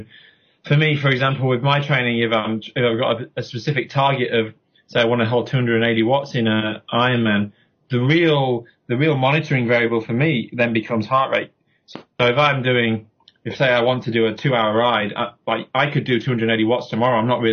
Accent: Yorkshire and the Humber, United Kingdom; I'm from Yorkshire in England, and the riding around there is pretty spectacular when the weather's good.

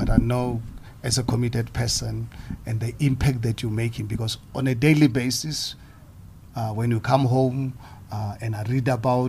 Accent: South Africa; as South African

